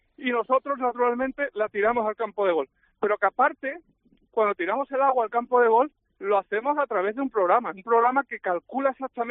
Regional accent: Andalusia, Spain; now in Balearic Islands, Spain; desde que llegué a la isla, que hace 22 años que llegué, que vengo de Andalucía, ¿no? Que soy andaluz, donde allí todos los campos hace 22 años se regaban con agua de pozo

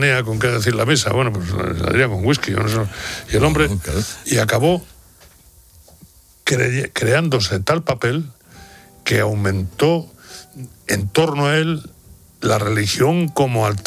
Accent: Spain; Luego, claro, los españoles además tenemos un problema, que es que México y España están muy, muy vinculados.

